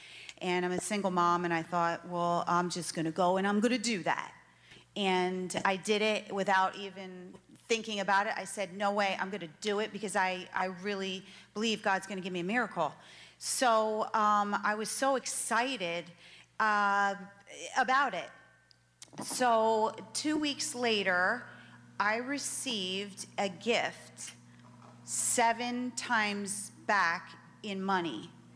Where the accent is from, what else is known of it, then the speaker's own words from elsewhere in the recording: Fort Lauderdale, Florida, United States; I'm from Fort Lauderdale.